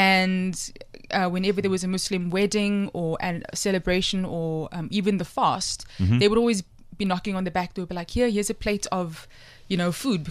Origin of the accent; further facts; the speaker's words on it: Cape Town, Western Cape, South Africa; So a lot of times people don't realize that I'm from South Africa, from Cape Town. And I'm like, no, I'm South African. I'm from here.